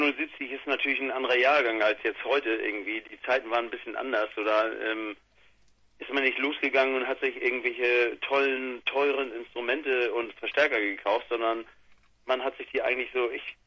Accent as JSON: {"language": "German", "region": "Hamburg", "country": "Germany", "tie": "born or raised there", "said": "Aber in Hamburg, gerade bei uns in Langenhorn, so ein Stadtteil relativ ganz im Norden von Hamburg, da gab es eine riesige Punkszene."}